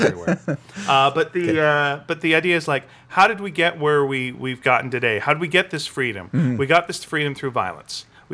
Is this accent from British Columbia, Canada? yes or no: yes; Delta, British Columbia, Canada; We grew up in North Delta, and occasionally I'd go to a North Delta party